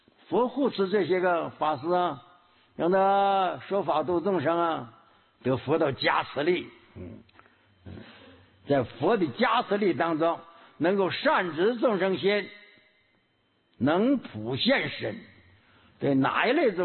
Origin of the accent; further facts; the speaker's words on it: Quanzhou, Fujian, China; 是我们泉州人啊